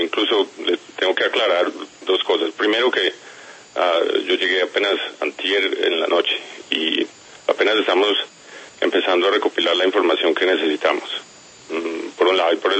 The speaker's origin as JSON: {"language": "Spanish", "town": "Medellín", "region": "Antioquia", "country": "Colombia", "tie": "born there", "said": "Sí, yo nací en Medellín, claro."}